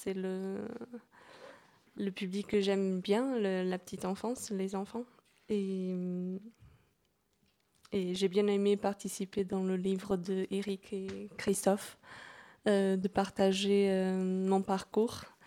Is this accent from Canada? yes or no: no; Portugal; now in Bordeaux, France; je suis portugaise et j'ai 25 ans. Et maintenant j'habite à Bordeaux.